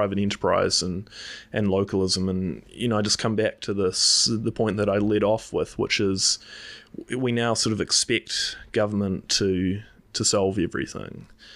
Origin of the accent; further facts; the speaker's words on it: Auckland, New Zealand; how I grew up in Auckland.